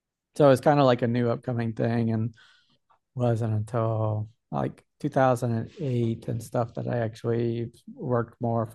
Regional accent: Austin, Texas, United States; Central around Austin area.

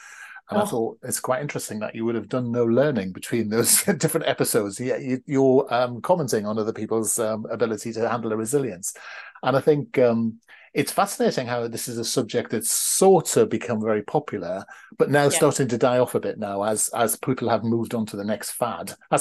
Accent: England, United Kingdom; because being English, obviously I put any French word in, butcher it in the English language

